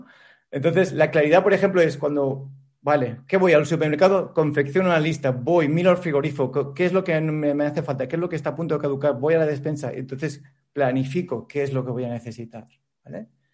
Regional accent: Spain; mi mujer es colombiana, yo me crié en España.

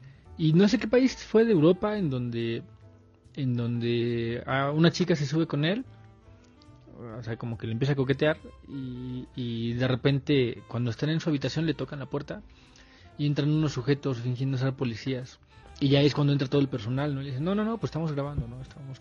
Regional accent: Mexico

